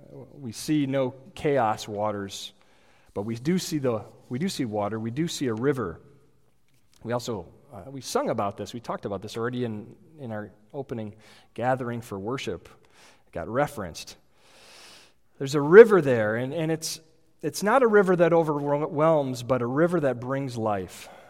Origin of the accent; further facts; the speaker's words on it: Holland, Michigan, United States; I was born and raised in Holland, Michigan, which Holland, Michigan is seated on the shores of a shark-free freshwater sea.